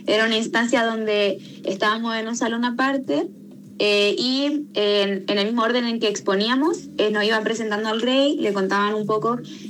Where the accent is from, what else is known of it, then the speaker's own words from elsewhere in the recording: Chile; a mí como docente chilena